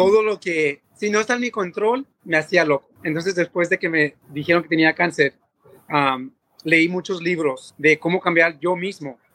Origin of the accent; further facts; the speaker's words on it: Mexico; siendo mexicano